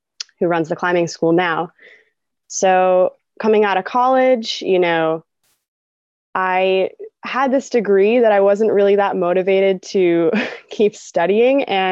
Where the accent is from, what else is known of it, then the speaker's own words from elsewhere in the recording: Maine, United States; I'm from Central Maine.